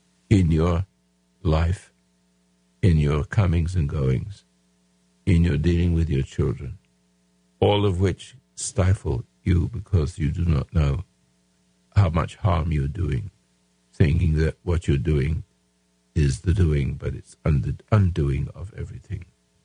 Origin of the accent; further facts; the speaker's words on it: Houston, Texas, United States; And I came into this world, I came into from Houston, Texas